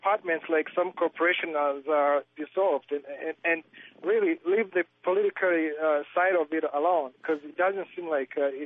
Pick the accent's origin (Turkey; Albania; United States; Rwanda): Rwanda; I'm originally from Rwanda